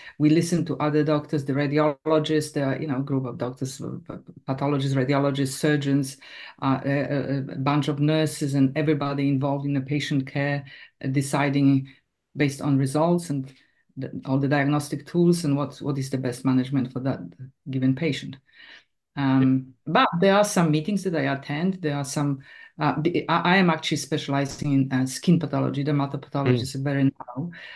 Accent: Poland; also born or lived in United Kingdom; now in Australia; I came over to Australia in 2009 from the UK, but I am originally from Poland.

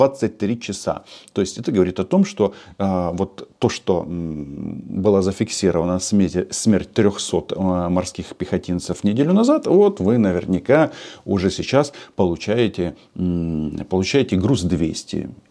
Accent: Ukraine; Я, как украинец, конечно, считаю

